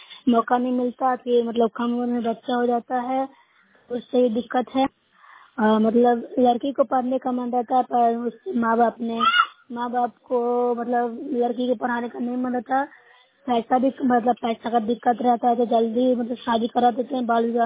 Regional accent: Bihar, India; मैं न्यूसराय ब्लॉक से हूँ, जिला नालंदा की निवासी हूँ।

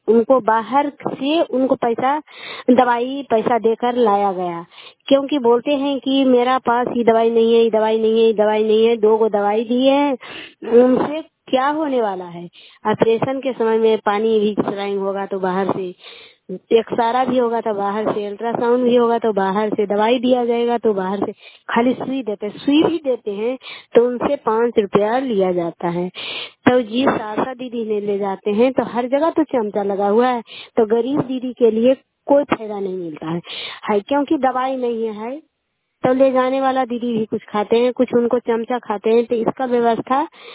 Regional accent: Domagar, Bihar, India; घर डोमागर है, मैं सोलह पंचायत से हूँ, नादीगंज प्रखंड है।

